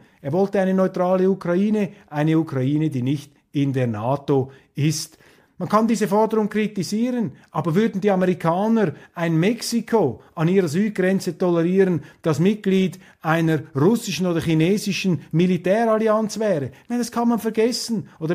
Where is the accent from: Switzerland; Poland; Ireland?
Switzerland; Nun will ich auch hier nicht selbstgerecht urteilen als Schweizer.